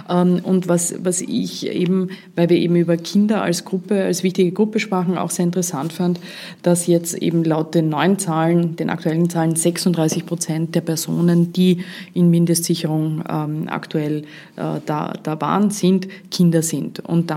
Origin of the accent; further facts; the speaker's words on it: Vorarlberg, Austria; Als Vorarlbergerin sage ich, ist typisch. Typisch pragmatisch für Vorarlberg